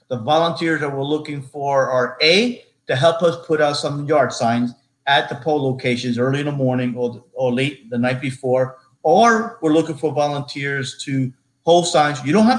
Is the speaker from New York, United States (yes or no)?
yes; New York City, New York, United States; look, I grew up in the Bronx. I grew up in the inner city where my mom worked 2 to 3 jobs.